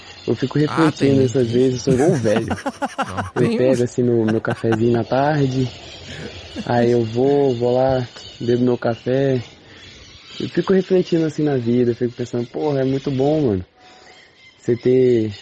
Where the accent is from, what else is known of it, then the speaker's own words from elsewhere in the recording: Rio de Janeiro, Brazil; eu moro na roça, sou do interior do Rio, e aqui no meu quintal é cheio de maritaca.